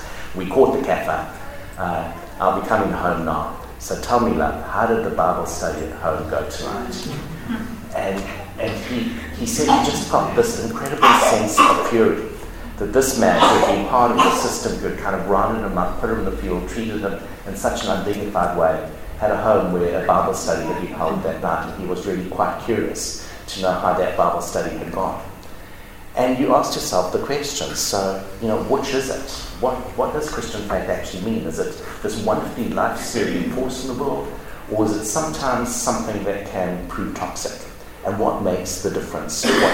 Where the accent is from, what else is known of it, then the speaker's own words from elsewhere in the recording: South Africa; A story from my days in growing up in South Africa. I studied at the University of Natal.